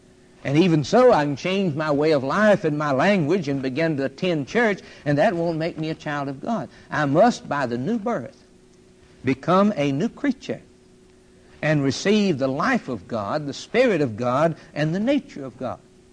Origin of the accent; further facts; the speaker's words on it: Ireland; I wouldn't be an Indian. I'm an Irishman. I'll always be an Irishman.